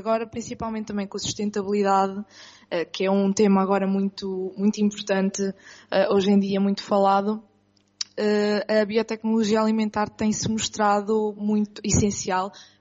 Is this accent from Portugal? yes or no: yes; Estarreja, Aveiro, Portugal; eu sou de Estarreja, não considero propriamente um meio assim muito rural